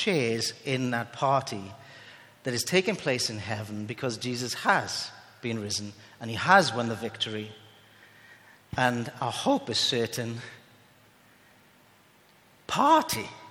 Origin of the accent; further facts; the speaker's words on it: United Kingdom; Oh, we don't do that, we're British.